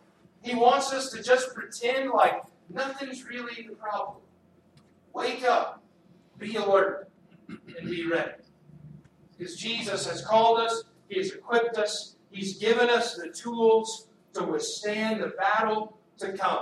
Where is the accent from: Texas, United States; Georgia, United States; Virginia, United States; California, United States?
Texas, United States; now in Montana, United States; And growing up in Texas, we hunt a little bit different. Here in Montana, friends just drive you around and you shoot deer.